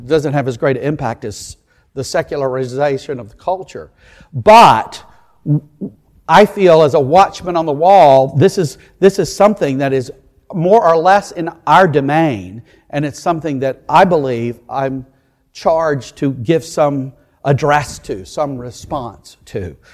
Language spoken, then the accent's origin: English; United States; because I'm a Christian and I'm an American